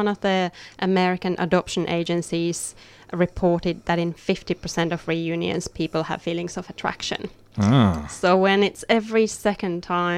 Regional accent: Finland; I think as I grew up in Finland, I grew up in darkness.

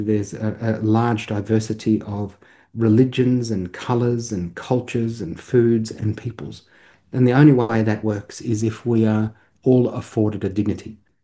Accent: Australia; Now, as an Australian, how you celebrate God is an individual thing

